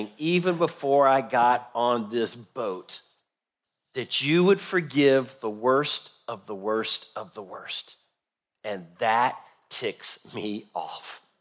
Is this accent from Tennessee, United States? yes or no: yes; Nashville, Tennessee, United States; I was raised in America and you were raised American. We were raised in Nashville, Tennessee